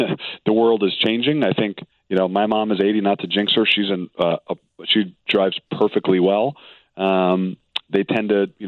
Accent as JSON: {"language": "English", "town": "Chicago", "region": "Illinois", "country": "United States", "said": "So as a Chicagoan, I'm concerned"}